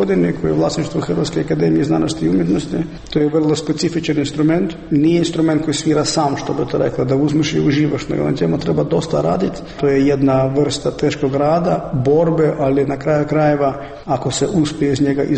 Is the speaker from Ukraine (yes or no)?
yes; Ukraine; also born or lived in Russia; ja ne mogu biti objektivno jer sam Ukrajinac. Treće, ja sam odrasao u Rusiji